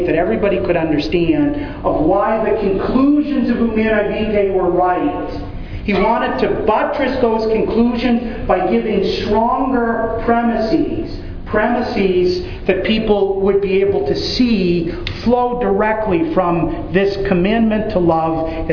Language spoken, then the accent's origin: English; Lowell, Massachusetts, United States; 80% of the people growing up in Lowell were Catholic, and even my public school teacher would remind us when holy days of obligation were.